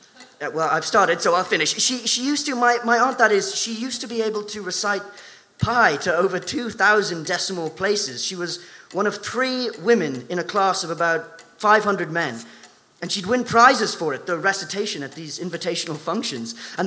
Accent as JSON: {"language": "English", "town": "Islington", "region": "London", "country": "United Kingdom", "said": "So, I'm from North London, from Islington, and I..."}